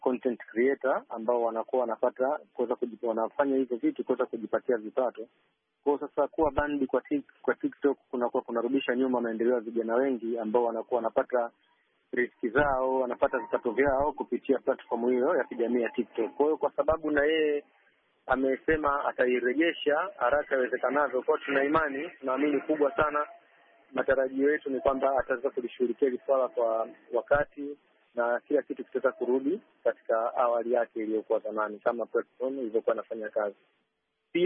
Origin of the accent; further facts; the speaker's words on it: Tanzania; Mimi nikiwa kijana wa Afrika kutoka Tanzania